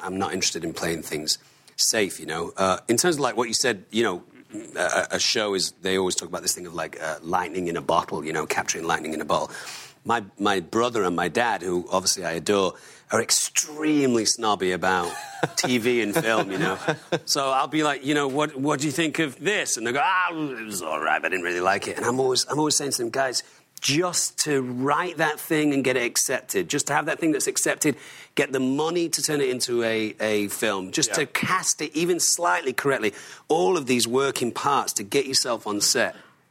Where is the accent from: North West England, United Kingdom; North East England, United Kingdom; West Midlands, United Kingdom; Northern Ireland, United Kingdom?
North West England, United Kingdom; Manchester; And I mean, I'm from Manchester.